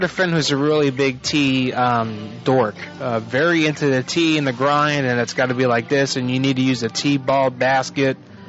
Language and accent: English; Florida, United States; You know, I was raised in Volusia County. You know, Daytona Beach is like the capital of Volusia County.